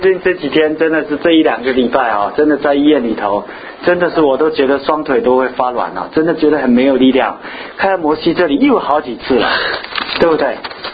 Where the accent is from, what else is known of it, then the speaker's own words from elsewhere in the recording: China; 我们以前从大陆来的，以前在大陆经常都有什么中央文件，对不对？